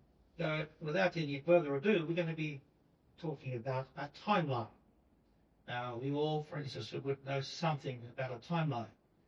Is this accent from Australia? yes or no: yes; Australia; accent: Australian; hopefully, with my Australian accent, hopefully you can understand me